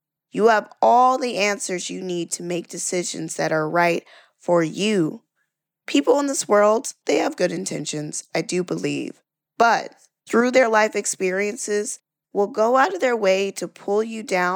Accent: the South, United States; I am a woman. I'm from the South. I am Black.

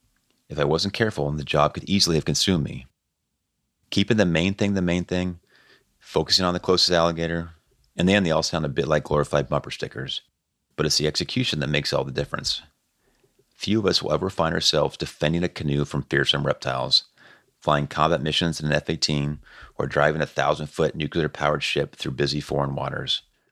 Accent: California, United States; As a kid growing up in California, baseball was a big deal.

